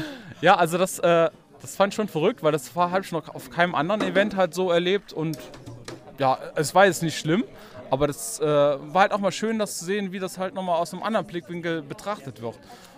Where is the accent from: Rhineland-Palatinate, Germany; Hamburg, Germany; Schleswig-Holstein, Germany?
Rhineland-Palatinate, Germany; Trier; Bin ja selber aus Trier